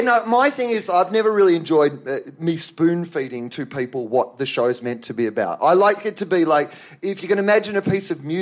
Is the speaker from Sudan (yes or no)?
no; Australia; No, so me neither, because I'm an Australian